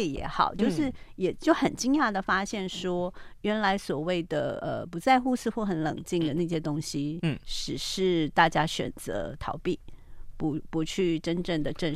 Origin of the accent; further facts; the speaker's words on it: Taiwan; 我们台湾人面对战争的威胁已经很久了，